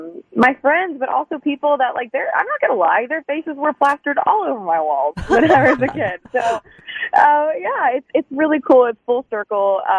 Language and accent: English; Knoxville, Tennessee, United States; I'm from Knoxville.